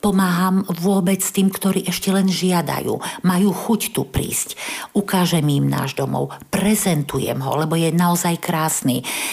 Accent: Michalovce, Košice Region, Slovakia; moved away as an adult; now in Prague, Czech Republic; Ja pochádzam z východného Slovenska, som rodáčkou z Michaloviec, od krásnej zemplínskej Šíravy.

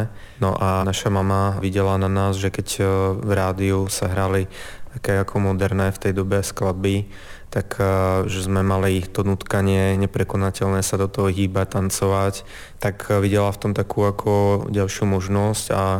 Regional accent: Banská Bystrica, Banská Bystrica Region, Slovakia; Pochádzam z Banskej Bystrice.

